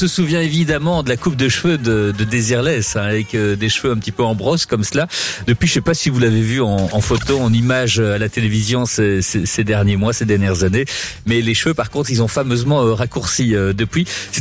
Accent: Belgium; numéro 1 pendant près de 10 semaines chez nous, en Belgique, en France.

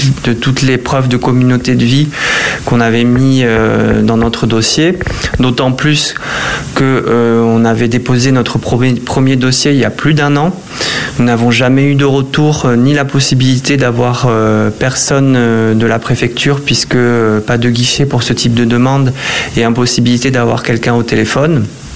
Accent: France; nous, en tant que Français, ma famille

